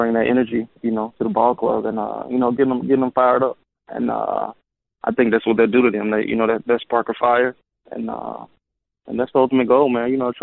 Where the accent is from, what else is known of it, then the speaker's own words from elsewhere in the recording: Tuscaloosa, Alabama, United States; Man, it's big in basketball, and you know, big in football, obviously. You got University of Alabama, and all we know there is footbal